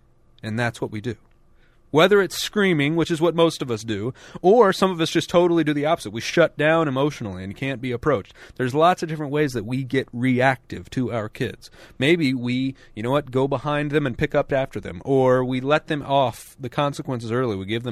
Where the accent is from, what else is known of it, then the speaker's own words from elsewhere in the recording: Atlanta, Georgia, United States; And we're from Atlanta, and Waffle Houses are everywhere.